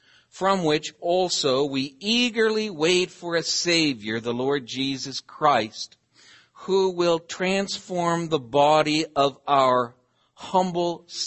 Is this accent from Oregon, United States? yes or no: yes; Oregon, United States; But I'm from Oregon. We grow apples.